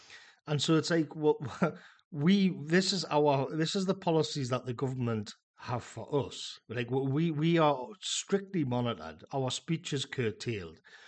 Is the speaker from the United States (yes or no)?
no; United Kingdom; I just don't see why this should affect us in Britain. I don't see how our interests as British people are somehow magically connected to the Middle East